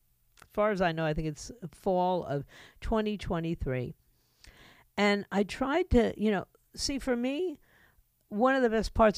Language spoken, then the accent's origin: English; New York City, New York, United States; You know, for me as a child, especially as a child growing up in New York City, now we had the Bronx Zoo where I could, if someone took me, go see animals.